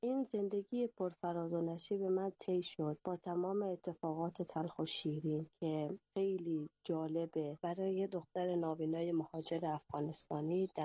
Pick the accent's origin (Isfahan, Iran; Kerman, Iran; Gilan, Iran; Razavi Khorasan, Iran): Razavi Khorasan, Iran; Mashhad; born there; 29 سالمه، متولد سال 1375 در مشهد دنیا اومدم. پدر مادرم توی افغانستان به دنیا اومدن، تا اونجایی که من بدونم اصالتاً از بلخاب هستن.